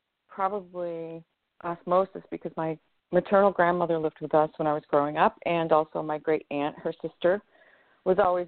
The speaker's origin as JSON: {"language": "English", "town": "Sullivan", "region": "New York", "country": "United States", "tie": "born or raised there", "also_born_or_lived": "Syracuse / Fayetteville", "said": "Well, I was born in Syracuse and lived very briefly at the beginning of my life in Fayetteville, but then moved to the town of Sullivan, which is sort of on the outlier of Chittenango Village."}